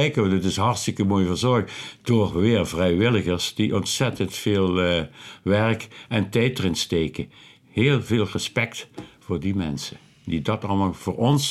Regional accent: Limburg, Netherlands; Wij als Limburgers, wij wonen nog in de omgeving van Sittard.

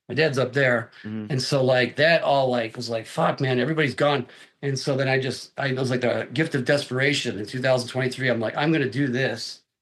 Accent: Cleveland, Ohio, United States; Yeah, I'm from Cleveland.

